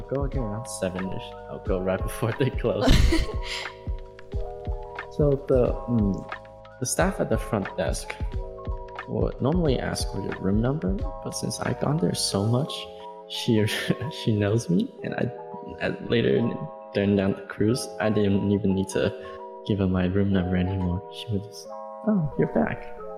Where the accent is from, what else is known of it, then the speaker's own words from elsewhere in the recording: Guangzhou, Guangdong, China; English is a second language; but in my hometown, Guangzhou, pretty nice.